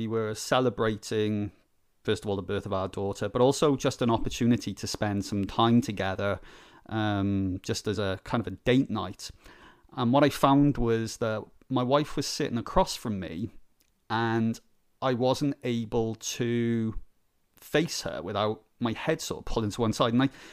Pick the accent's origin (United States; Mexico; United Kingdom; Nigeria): United Kingdom; Wales; now in Belfast, United Kingdom; So I'm originally from South Wales, and I'm now living in Belfast, Northern Ireland.